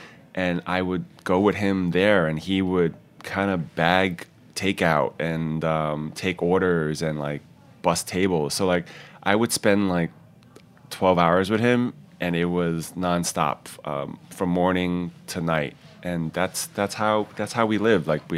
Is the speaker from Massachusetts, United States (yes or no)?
no; Queens, New York, United States; And I grew up essentially in Queens from like grade school like to high school, like a bulk of the years living in Queens.